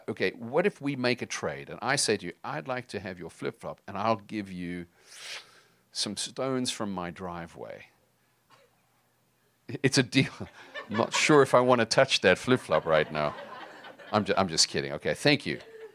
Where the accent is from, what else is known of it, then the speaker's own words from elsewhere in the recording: South Africa; Tammy and I come from South Africa, and Tammy actually grew up in Zimbabwe.